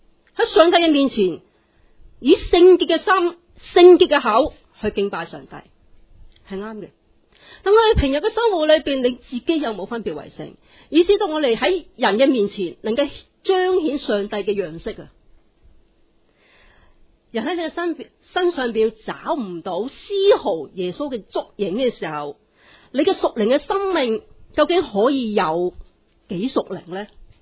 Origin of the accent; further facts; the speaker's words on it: Hong Kong; 啲外国人咧成日笑我哋香港人啊，赚人咁多钱都仲咁开心嘅